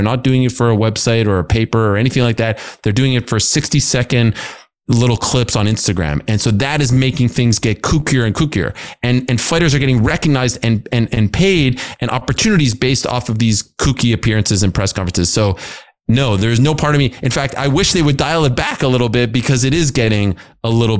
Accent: Montreal, Quebec, Canada; I grew up in Montreal in a Jewish community where everyone just either goes to McGill or Concordia.

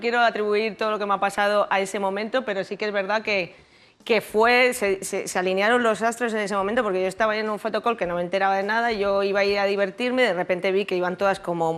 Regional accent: Barcelona, Catalonia, Spain; Es que yo tenía 8 o 9 años y yo soy de Barcelona

